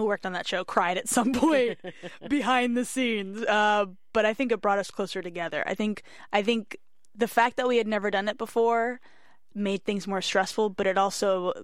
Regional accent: Miami, Florida, United States; Yeah, I'm from Miami, Florida.

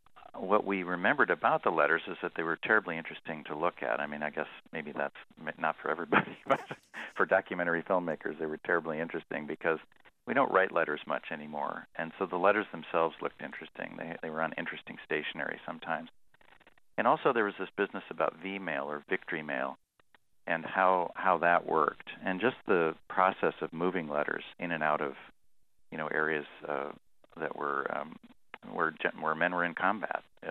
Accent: Illinois, United States; I grew up here in the Quad Cities, and I graduated from United Township High School, which includes kids from Silvis.

